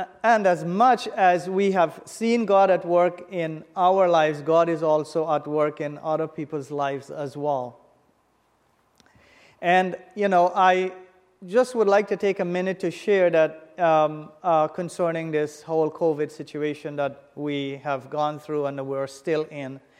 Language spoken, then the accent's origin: English; Guyana; I am from Guyana.